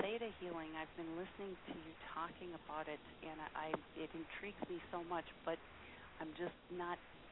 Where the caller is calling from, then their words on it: St. Paul, Minnesota, United States; I'm calling from St. Paul.